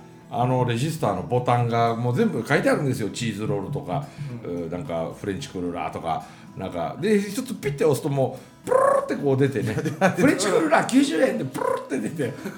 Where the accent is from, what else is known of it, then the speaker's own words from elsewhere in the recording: Osugidani, Mie, Japan; その偉そうなことを俺言うんやけど、僕の生まれ育った大杉谷には、